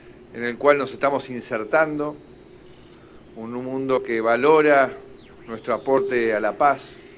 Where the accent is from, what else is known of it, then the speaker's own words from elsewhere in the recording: Argentina; me siento emocionado como argentino